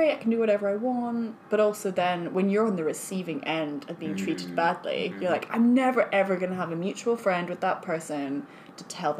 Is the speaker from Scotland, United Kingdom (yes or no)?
yes; Edinburgh, Scotland, United Kingdom; now in London, United Kingdom; So I grew up in Edinburgh.